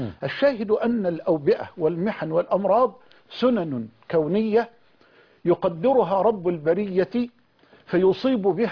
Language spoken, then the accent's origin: Arabic; Egypt; بلدنا مصر